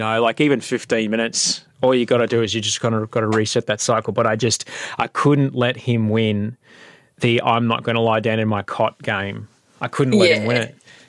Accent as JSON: {"language": "English", "region": "Queensland", "country": "Australia", "tie": "born or raised there", "said": "You can tell I grew up in Queensland."}